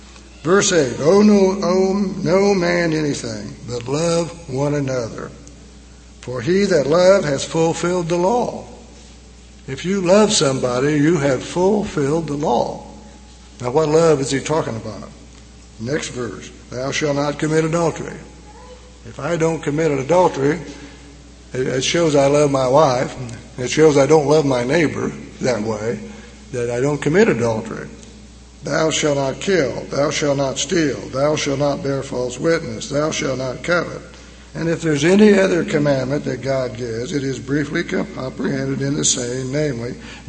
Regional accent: Anderson, Missouri, United States; I'm from Missouri. I was born and raised in Anderson.

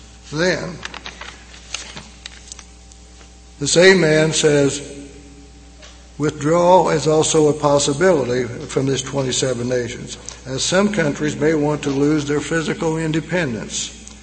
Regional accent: Anderson, Missouri, United States; I'm from Missouri. I was born and raised in Anderson.

